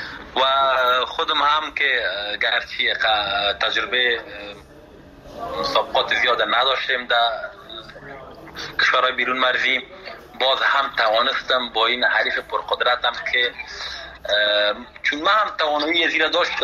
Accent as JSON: {"language": "Persian", "country": "Afghanistan", "said": "من به خودم به حیث یک جوان افغان که از افغانستان آمدم مده ایجا به خاطر مسابقه"}